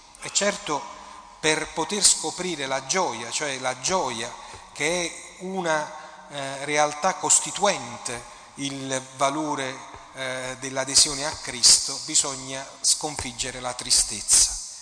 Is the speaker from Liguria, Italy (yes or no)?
no; Naples, Campania, Italy; la nostra come napoletani, come uomini che abitano questa terra